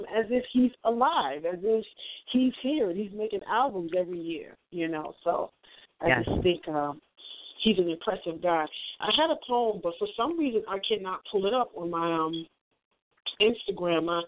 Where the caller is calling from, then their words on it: New Jersey, United States; calling from New Jersey.